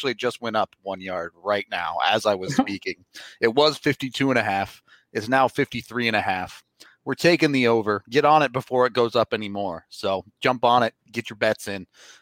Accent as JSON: {"language": "English", "town": "Plano", "region": "Texas", "country": "United States", "tie": "born there", "said": "Watch it. I was born in Plano, all right? Be careful now."}